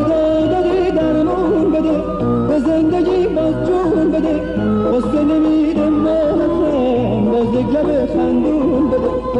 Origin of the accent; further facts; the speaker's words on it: Isfahan, Iran; مکتب، کودکستان، دبستان، دبیرستان و دانشگاه رو در اصفهان تمام کردم. عزیز بگو اصفهانی نیستم؟